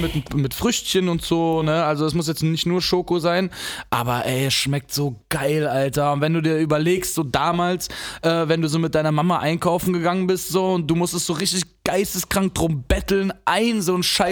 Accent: France; Ja doch, genau, ich bin Franzose.

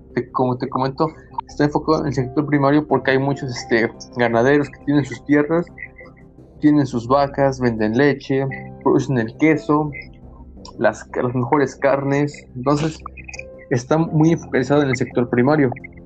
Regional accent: Guerrero, Mexico; No, pero sí de mi pueblo natal.

